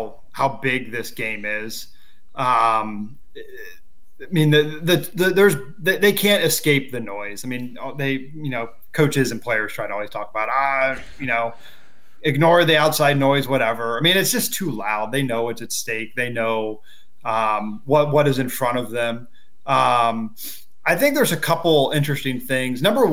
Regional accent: Ohio, United States; So I'm a Big Ten guy. I'm born and raised in Ohio. I went to Ohio State, and then I've previously covered Ohio State and Michigan.

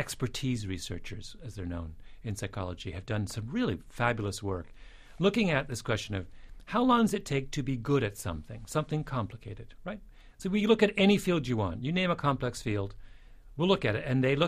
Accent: Canada; You know, understand I'm a Canadian.

